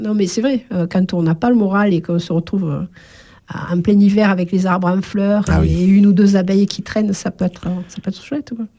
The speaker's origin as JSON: {"language": "French", "town": "Nîmes", "region": "Occitanie", "country": "France", "tie": "born there", "said": "je suis née à Nîmes. Donc, à Nîmes, dans le jardin de ma grand-mère, il y avait deux amandiers."}